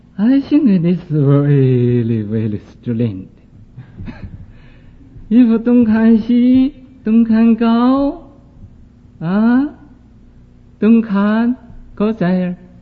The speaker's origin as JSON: {"language": "Chinese", "country": "China", "said": "知道是哪一个国家的人。那么我想不知道啊，但是不容易办到，不知道还知道哦，我是中国人，没有法子忘了"}